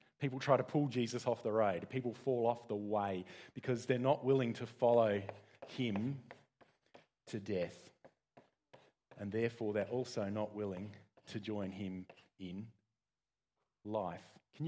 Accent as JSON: {"language": "English", "region": "South Australia", "country": "Australia", "said": "I'm from South Australia. We catch them."}